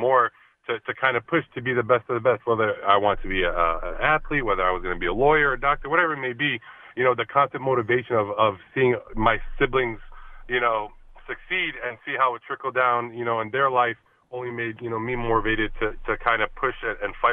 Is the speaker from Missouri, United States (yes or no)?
no; New York City, New York, United States; also born or lived in Brooklyn; growing up in New York City because it exposed me to so much diversity throughout my childhood. You know, New York City, you know, being born in Brooklyn, Sunset Park, and be around, you know, Spanish and Asians and that kind of community.